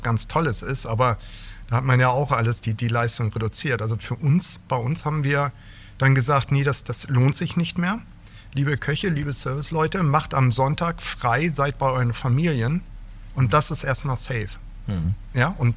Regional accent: Hamburg, Germany; now in Berlin, Germany; Also groß geworden in Hamburg, aber dann eigentlich das berufliche Leben in Berlin verbracht.

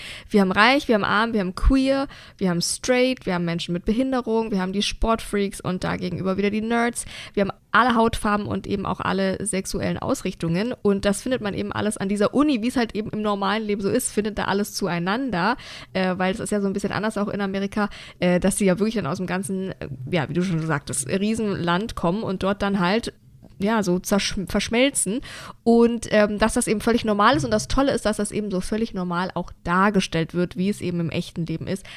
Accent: Bavaria, Germany; wie man bei uns in Bayern sagt.

